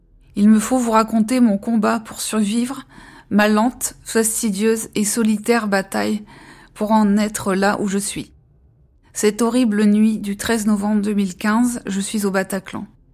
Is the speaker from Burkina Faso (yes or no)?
no; Hauts-de-France, France; born there; Je suis née dans le Nord, près de Valenciennes. J'ai 41 ans aujourd'hui.